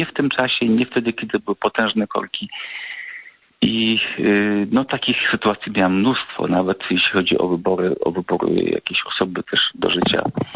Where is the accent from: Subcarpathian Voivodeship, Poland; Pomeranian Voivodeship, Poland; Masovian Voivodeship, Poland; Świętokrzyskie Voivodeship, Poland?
Pomeranian Voivodeship, Poland; Gdynia; pochodzę z Gdyni